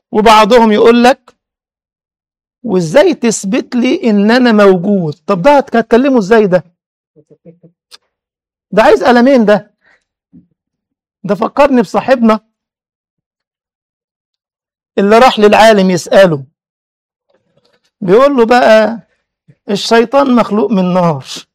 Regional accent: Egypt; كان عندنا في مصر واد بقى كل شويه استغل قضيه انه ملبوس من الجن

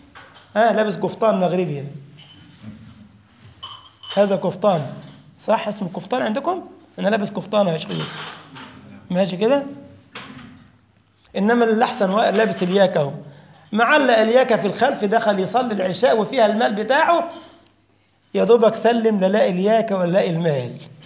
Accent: Egypt; احنا عندنا في مصر أقل تذكرة ب 400 يورو

